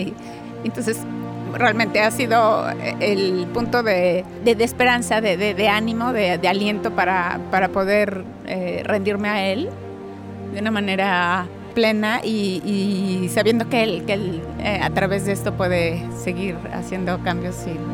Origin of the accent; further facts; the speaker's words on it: Mexico City, Mexico; de la Ciudad de México.